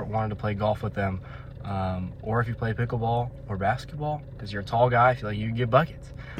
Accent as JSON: {"language": "English", "town": "Omaha", "region": "Nebraska", "country": "United States", "said": "from Nebraska, Omaha."}